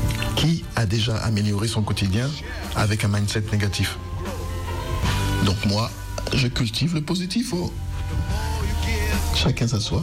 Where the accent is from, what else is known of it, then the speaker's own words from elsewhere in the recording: Benin; Et on dit chez moi que chez moi au Bénin, on dit que le mouton broute là où il est attaché.